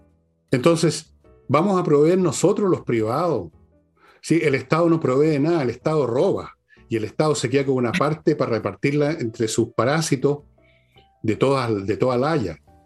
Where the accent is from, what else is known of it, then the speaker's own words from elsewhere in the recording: Chile; con muchos esfuerzos de muchos años, como tantos chilenos, junté plata para tener un pie